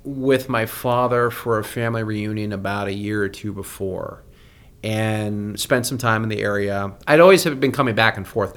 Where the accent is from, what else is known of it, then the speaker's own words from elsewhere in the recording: Massachusetts, United States; So growing up in Massachusetts.